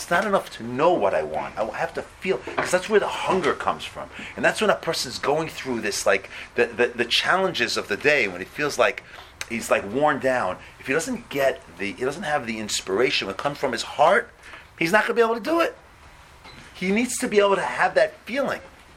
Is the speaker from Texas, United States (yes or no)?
no; Teaneck, New Jersey, United States